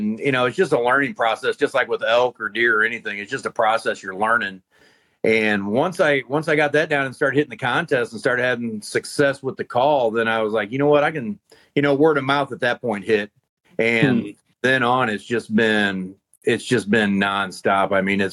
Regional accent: Hillsboro, Missouri, United States; I'm from Hillsboro, Missouri. So Missouri was like the powerhouse state with turkey calling competitions and stuff like that growing up.

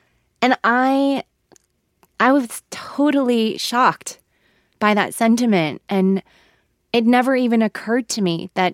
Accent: Los Angeles, California, United States; growing up in Los Angeles, he is the reason why I know who Greta Garbo is

